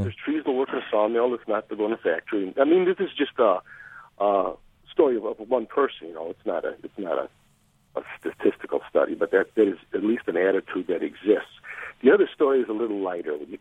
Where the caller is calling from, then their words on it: Palos Heights, Illinois, United States; I'm calling actually from Palos Heights.